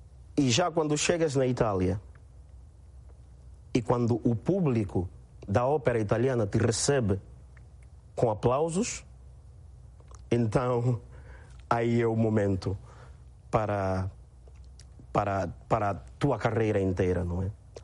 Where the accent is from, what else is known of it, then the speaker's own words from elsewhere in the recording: Angola; moved away; Lembro-me da primeira vez que eu saí de Angola